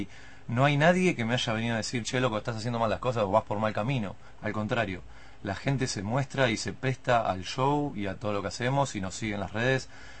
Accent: Berisso, Buenos Aires Province, Argentina; La verdad que venimos laburando acá en La Plata, somos en realidad de Berisso.

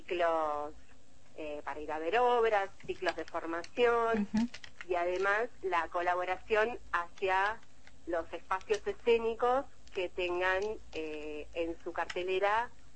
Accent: La Plata, Buenos Aires Province, Argentina; now in Buenos Aires, Argentina; yo soy bailarina, actualmente vivo en Buenos Aires, pero soy de La Plata.

